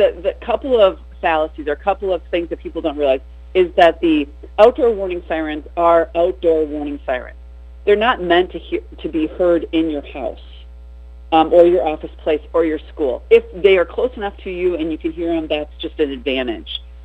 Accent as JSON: {"language": "English", "country": "United States", "tie": "born or raised there", "said": "growing up on the St. Croix River and being outside, I have three brothers and a sister, and I'm pretty much a tomboy"}